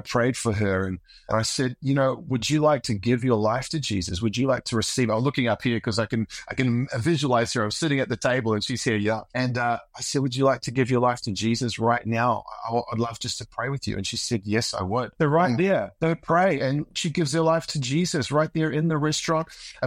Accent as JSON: {"language": "English", "country": "New Zealand", "tie": "born or raised there", "also_born_or_lived": "Australia", "moved": "yes", "lives_now": "United States", "said": "me growing up in New Zealand, Australia, coming to America, Florida"}